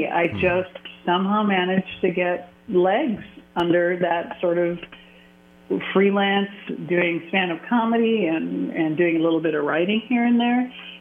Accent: Circle Pines, Minnesota, United States; I am from Circle Pines, Minnesota, which is about 20 minutes north of St. Paul, and when I was growing up, it was kind of a it was a small town unto itself

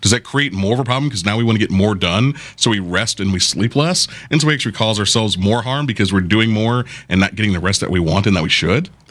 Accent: Florida, United States; You know, I'm from Florida.

